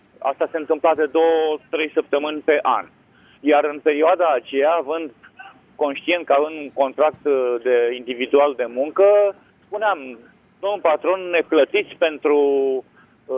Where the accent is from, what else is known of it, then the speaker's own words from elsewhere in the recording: Craiova, Dolj, Romania; Deși eu sunt din Craiova.